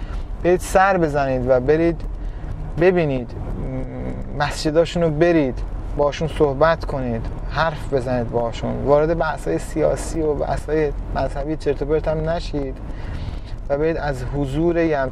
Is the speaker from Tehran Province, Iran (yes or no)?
no; Qom, Iran; مثلا من توی قم بزرگ شدم